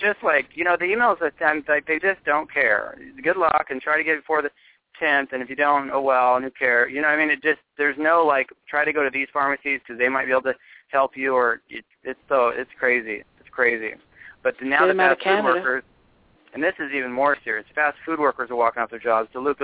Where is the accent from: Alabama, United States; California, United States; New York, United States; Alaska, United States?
California, United States; San Jose; all the places where I grew up in San Jose Bay Area, Silicon Valley, it's all up there.